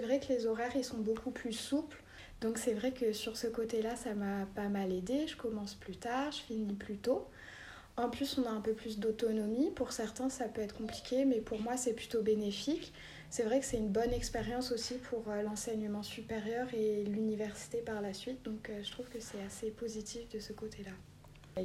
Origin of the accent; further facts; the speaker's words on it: France; now in Santiago, Chile; je suis française et actuellement, je suis en terminale ES au collège Antoine de Saint-Exupéry à Santiago, au Chili.